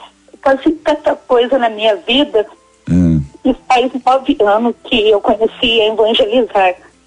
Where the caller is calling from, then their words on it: Mauá da Serra, Paraná, Brazil; De Mauá da Serra, Paraná.